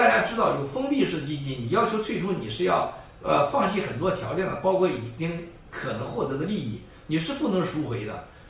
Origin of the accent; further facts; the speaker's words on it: China; 这就是我们中国人很多商人呢